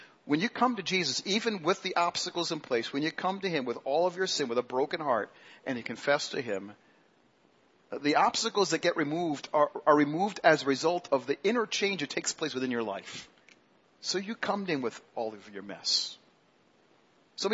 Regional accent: England, United Kingdom; I grew up in a family where the mom and dad that believed in God, Anglican background as English people

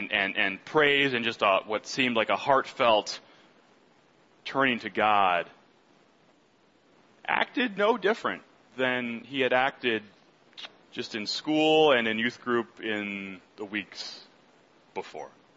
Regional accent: Michigan, United States; I grew up outside the Detroit area, just a few minutes from Ann Arbor, Michigan.

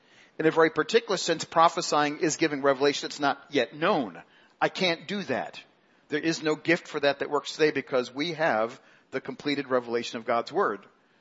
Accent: Queens, New York, United States; Queens, in case you didn't know. Queens is subdivided in a number of sections, and that's Queens, my hometown area.

